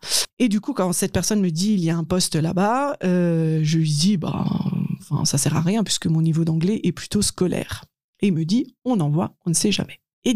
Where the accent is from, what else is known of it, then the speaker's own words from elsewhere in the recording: Grand Est, France; Effectivement, donc j'ai grandi dans le Haut-Rhin et donc j'ai rejoint la capitale strasbourgeoise pour mes études de psychologie.